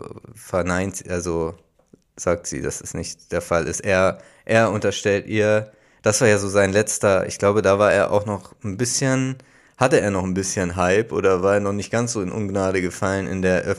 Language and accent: German; Hamburg, Germany; wo man so als Hamburger gar nicht weiß, dass da auch Leute leben.